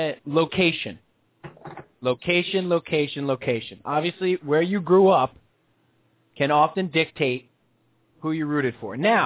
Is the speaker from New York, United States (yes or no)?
yes; New York, United States; You know, we grew up in New York. There's 9 professional sports teams.